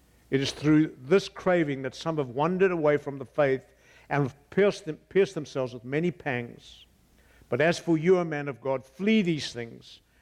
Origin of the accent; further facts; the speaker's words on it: Cape Town, Western Cape, South Africa; I come from Cape Town, South Africa, and we're in a massive transition, huge kinds of turmoil.